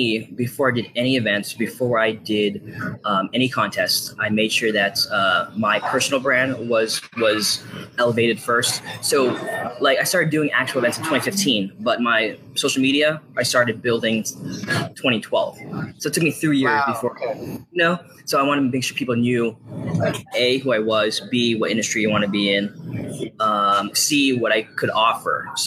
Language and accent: English; Virginia Beach, Virginia, United States; I'm from Virginia Beach, Virginia. And in 2012, I did my first internship in West Hollywood. And so when I went back home